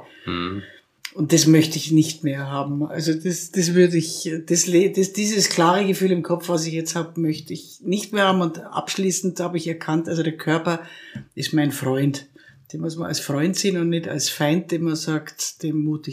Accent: Krailling, Bavaria, Germany; Und ich bin in Kreiling im Würmtal aufgewachsen. Mhm. Da war die ganze … ansässig.

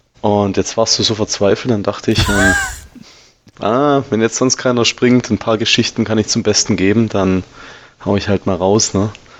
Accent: Baden-Württemberg, Germany; Also ich bin ja Schwabe, ne? Die Schwaben sind ja nicht ganz zu Unrecht knausrig.

